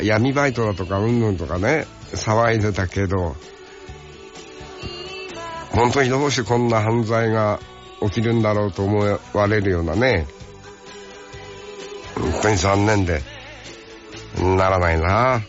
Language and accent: Japanese; Hokkaido, Japan; 尾というところで生まれ育ちました。私は足尾ですから、同じ十勝管内でも、俺は山の方。